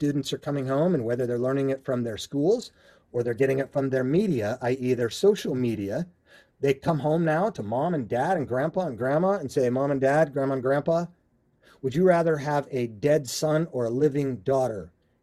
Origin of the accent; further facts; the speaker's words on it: Utah, United States; I was bathed in this stuff as a seventh generation Mormon growing up in Utah, became a skeptic, and then became a Christian